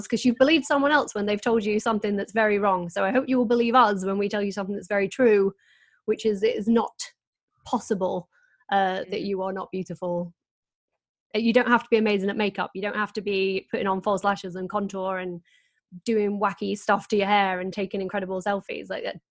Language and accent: English; Doncaster, Yorkshire and the Humber, United Kingdom; I'm from Doncaster, so I have to be working all the time.